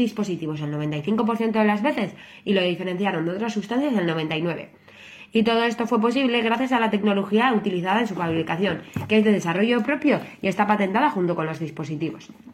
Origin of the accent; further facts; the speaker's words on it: Sopelana, Basque Country, Spain; now in Sestao, Spain; soy de Sopela, aunque ahora vivo en Sestao. Tengo 28 años